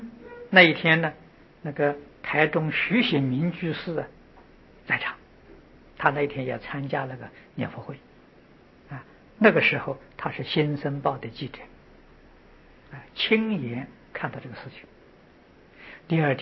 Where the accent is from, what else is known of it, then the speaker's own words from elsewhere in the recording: China; 我们中国人讲灵魂还没有离开身体啊